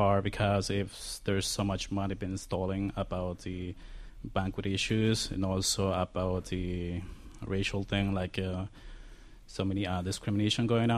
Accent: Ecuador; I'm from Ecuador.

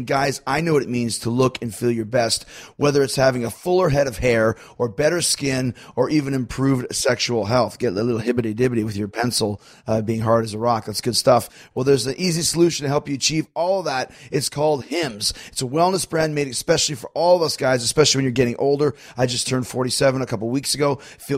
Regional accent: United States; born there; That's just that's one thing that I was very lucky with is I was born in the States, but yeah. I was a dual citizen, so I could never had to worry about that.

